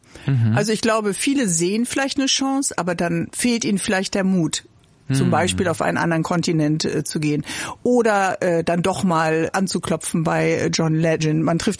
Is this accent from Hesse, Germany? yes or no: no; Bremen, Germany; Ich komme aus Bremen, da waren sehr viele Bhagwan-Musiker.